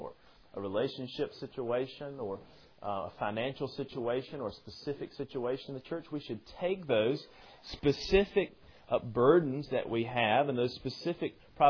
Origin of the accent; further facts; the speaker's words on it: Elkin, North Carolina, United States; I grew up in Elkin, North Carolina. There was one Jewish family in our town